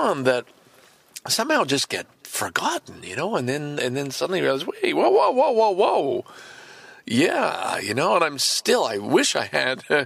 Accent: Lachine, Quebec, Canada; also born or lived in Valleyfield; now in Scarborough, Canada; I was a kid from out of town. I was a kid from Valleyfield. And just made the right friends and connections to give me a rich and wonderful life in Lachine, Quebec

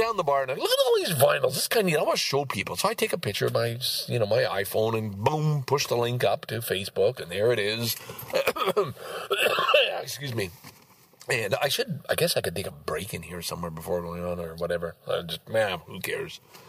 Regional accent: Lachine, Quebec, Canada; I knew at the time, I'm from Lachine, they're from Lachine

